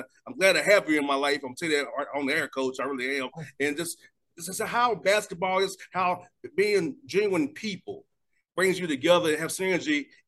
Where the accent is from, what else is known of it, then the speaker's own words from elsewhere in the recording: Atlanta, Georgia, United States; You know, you're a guy from Pittsburgh. I'm a guy from Atlanta.